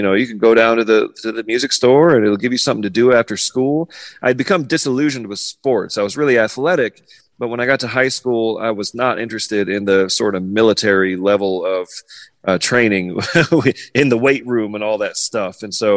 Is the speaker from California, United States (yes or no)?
yes; California, United States; We were called … I grew up in San Diego County.